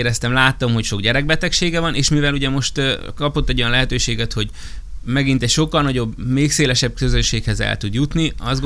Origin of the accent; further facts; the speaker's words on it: Hungary; amikor az olvasók megtudták, hogy én egy magyar vagyok